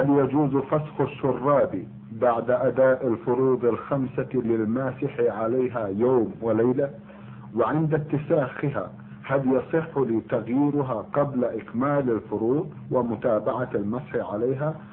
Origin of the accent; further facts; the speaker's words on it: Egypt; now in Riyadh, Saudi Arabia; أنا مواطن مصري مقيم في الرياض،